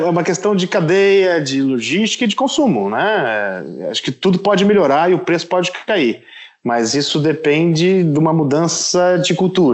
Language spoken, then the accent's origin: Portuguese; Minas Gerais, Brazil; para falar de Minas Gerais, eu levei esse tema, a gênese da cozinha mineira, para poder falar da minha terra.